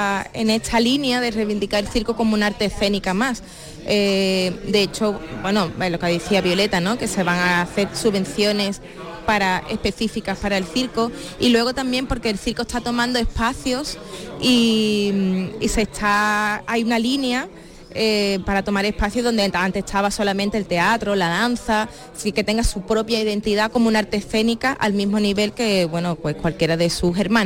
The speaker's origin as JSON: {"language": "Spanish", "region": "Andalusia", "country": "Spain", "said": "la mayoría somos andaluces."}